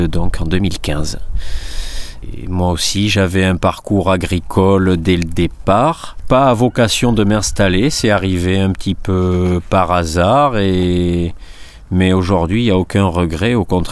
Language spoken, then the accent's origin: French; Saint-Sever, Nouvelle-Aquitaine, France; donc l'associé de Marie. Moi je me suis installé, moi je suis un natif de Saint-Sevé et je me suis installé sur donc la ferme de mes grands-parents depuis 2010.